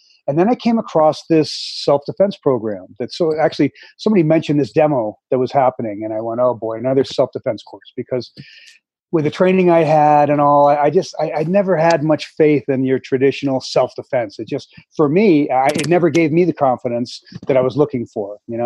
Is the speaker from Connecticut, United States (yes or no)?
yes; Connecticut, United States; I grew up in Connecticut, small town in Connecticut